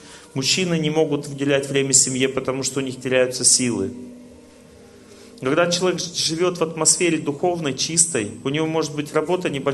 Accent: Krasnodar Krai, Russia; Я вот, допустим, из Краснодара прилетаю. Из деревни своей приезжаю в Краснодар.

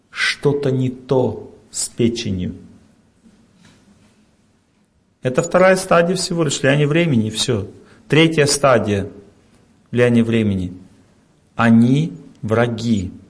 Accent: Krasnodar Krai, Russia; Я принял, я приехал, все, из Краснодарского края, там тепло уже, персики расцвели.

